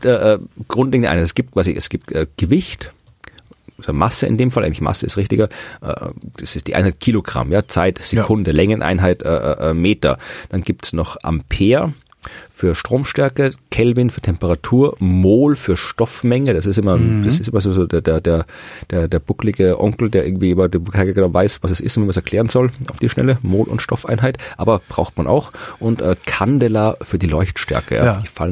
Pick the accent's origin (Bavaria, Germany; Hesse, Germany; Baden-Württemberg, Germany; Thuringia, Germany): Thuringia, Germany; auskommen mit der Elle bei uns in Thüringen. Ja, wir haben ja nichts.